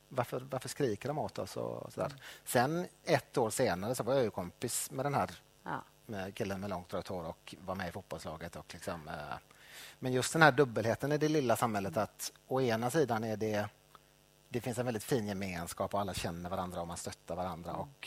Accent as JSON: {"language": "Swedish", "town": "Björkö", "region": "Västra Götaland County", "country": "Sweden", "tie": "born or raised there", "said": "Och sen är jag uppväxt på Björke i Göteborgs norra skärgård. Som också är ett litet samhälle."}